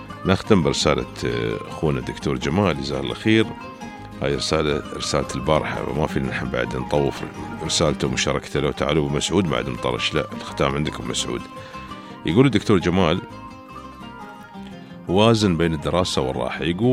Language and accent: Arabic; Dubai, United Arab Emirates; كيف بينعكس على منظومة المشتريات الحكومية عندنا في دبي